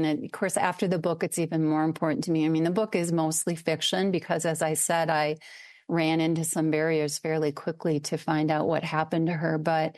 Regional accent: Eau Claire, Wisconsin, United States; And then I found this cemetery in my hometown, Eau Claire, which I had no idea was there, that was attached to the old asylum.

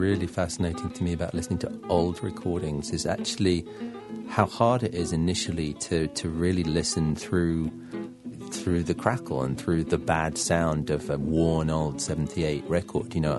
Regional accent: United Kingdom; certainly as a British person

